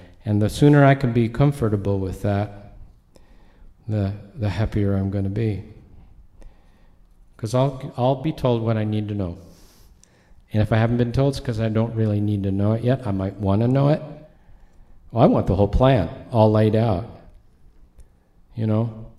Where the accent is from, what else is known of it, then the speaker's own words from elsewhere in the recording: Idaho, United States; When I was a kid growing up in Idaho, we had cattle prods